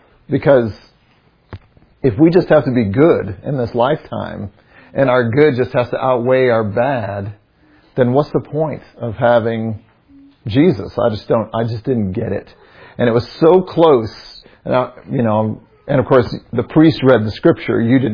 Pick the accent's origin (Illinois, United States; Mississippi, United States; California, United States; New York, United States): Illinois, United States; And so my background, I was raised near Chicago, and it was a little town.